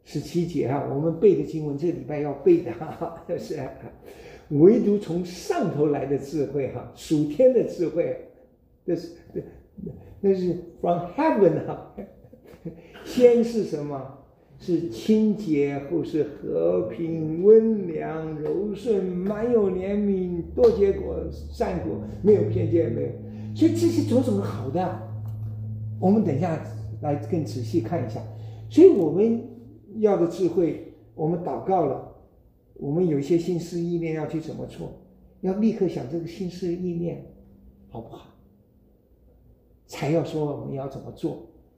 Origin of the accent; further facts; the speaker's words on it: China; 我们中国人也讲啊